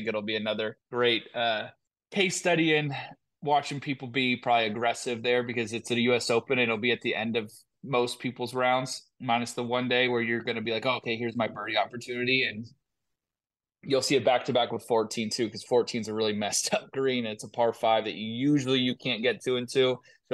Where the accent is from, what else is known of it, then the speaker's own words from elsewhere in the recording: Los Angeles, California, United States; I remember when the dates got released and it was going to be in LA. I just remember saying I have to be qualified for that because I want to play like a championship, true championship in my hometown.